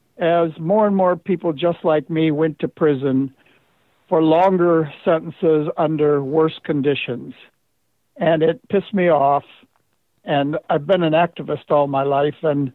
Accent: United States; I'm an American, and I'm an American musician

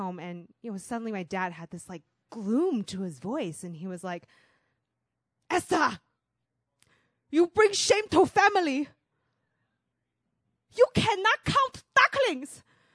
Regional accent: Taiwan; growing up in Taiwan as a Chinese kid

